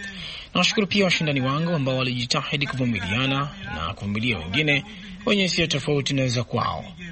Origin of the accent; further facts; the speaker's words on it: Burundi; Mimi natokea kaskazini na kusini. Mimi ni mtoto wa Burundi